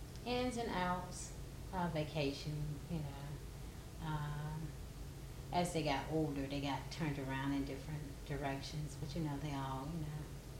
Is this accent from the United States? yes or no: yes; Atlanta, Georgia, United States; born there; I was born right here in Atlanta, Georgia, Fordham County.